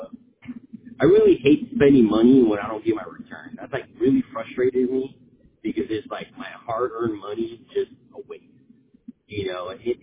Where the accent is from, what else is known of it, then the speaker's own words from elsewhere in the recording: Sacramento, California, United States; because I'm from Sacramento. I'm born and raised in Sacramento.